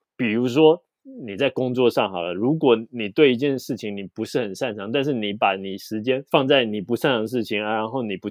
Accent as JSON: {"language": "Chinese", "country": "Taiwan", "said": "因为我们台湾人"}